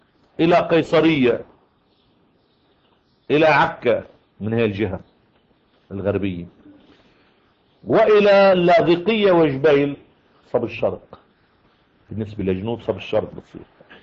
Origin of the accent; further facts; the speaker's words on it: Lebanon; على المنطقة اللي عندنا بلبنان